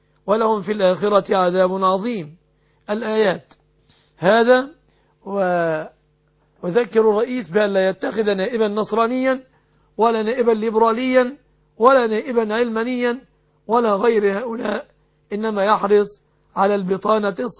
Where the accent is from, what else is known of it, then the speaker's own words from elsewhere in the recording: Egypt; أسأل الله أن يحفظ بلادنا مصر